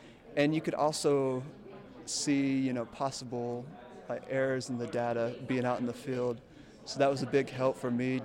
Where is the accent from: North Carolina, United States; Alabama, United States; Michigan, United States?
North Carolina, United States; Newton; I'm from Newton, North Carolina, just about an hour east of Asheville, and I'm studying atmospheric sciences.